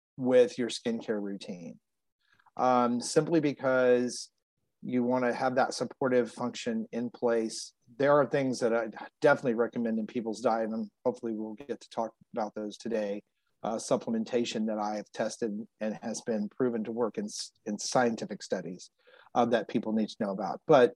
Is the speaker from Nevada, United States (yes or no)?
no; Texas, United States; moved away as an adult; Now I'm originally from Texas, grew up there, lived there till I was 34.